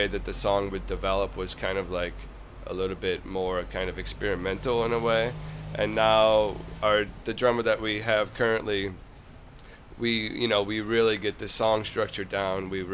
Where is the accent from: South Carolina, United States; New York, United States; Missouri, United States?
Missouri, United States; St. Louis; I'm the only one who's not from California. I'm from St. Louis.